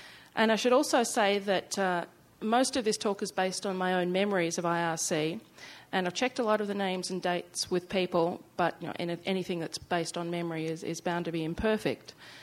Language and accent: English; Australia; now in United States; I'm originally from Australia, but I now live in the US.